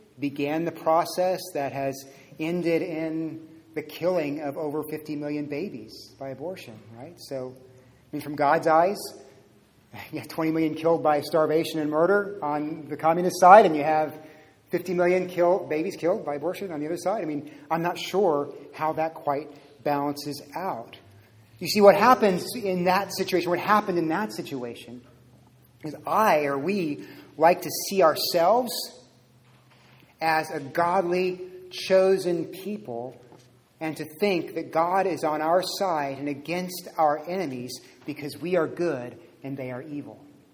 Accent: Texas, United States; Now, growing up in Texas especially, I was taught that the great enemy was the Soviet Union.

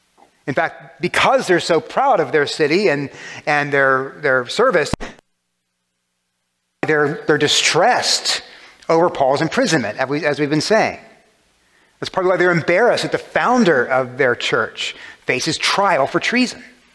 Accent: Texas, United States; Texans, I'm from Texas. Texans apparently don't walk that way.

